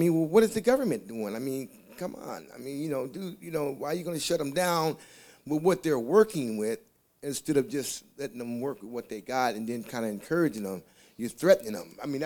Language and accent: English; Portland, Oregon, United States; now in Longview, United States; I'm from the Portland area, but I'm living here in Longview, Kelso.